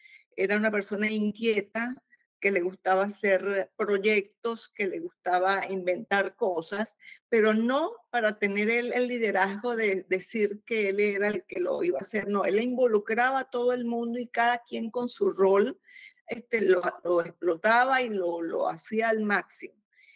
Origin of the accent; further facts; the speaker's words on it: Venezuela; Pero yo te puedo contestar esta pregunta como venezolana, viendo la realidad venezolana